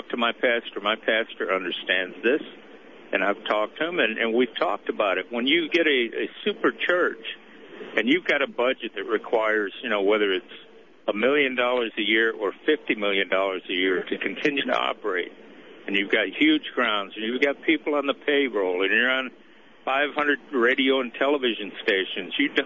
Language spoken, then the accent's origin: English; Detroit, Michigan, United States; I'm 50 years old. I grew up in Detroit, and I went to the public schools.